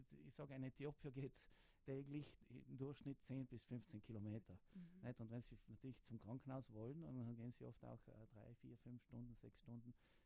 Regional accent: Trentino-Alto Adige, Italy; dass man Südtiroler Ärzte helfen kann als Südtiroler.

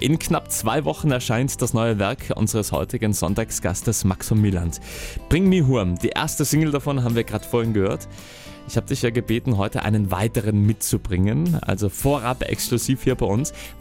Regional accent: Trentino-Alto Adige, Italy; accent: South Tyrolean; mit Südtiroler Musik, mit unserem Südtiroler Dialekt

